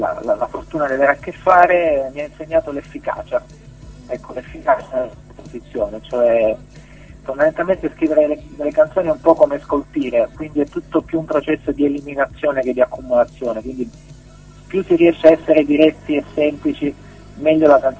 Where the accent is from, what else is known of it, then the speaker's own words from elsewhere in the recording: Lecce, Apulia, Italy; now in Bologna, Italy; Poi dopo mi sono trasferito a Bologna, perché io sono di Lecce.